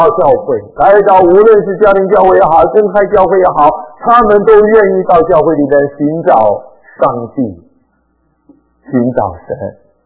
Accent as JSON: {"language": "Chinese", "country": "China", "said": "虽然我们知道我们中国人真的不太明白什么是牺牲的爱，什么是牺牲自己来服侍上帝"}